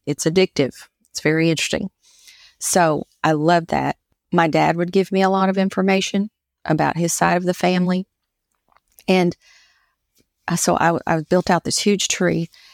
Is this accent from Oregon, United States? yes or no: no; Lexington, Kentucky, United States; also born or lived in Cincinnati; now in Tennessee, United States; I live in Tennessee. I was born in Cincinnati, Ohio. My parents divorced when I was one. At 6 years old, we moved to Lexington, Kentucky.